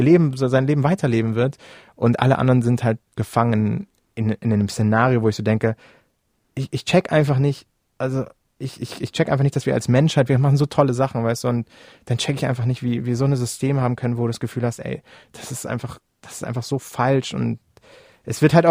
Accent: Hamburg, Germany; ich komme aus Hamburg, aus der Stadt und ich weiß alles

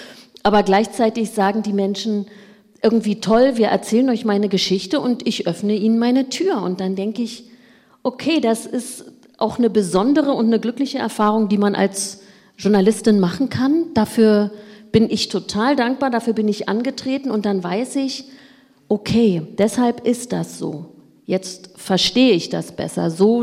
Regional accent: Thuringia, Germany; ich kann auch nur aus Thüringen berichten, wenn ich selbst hier lebe und hier unterwegs bin.

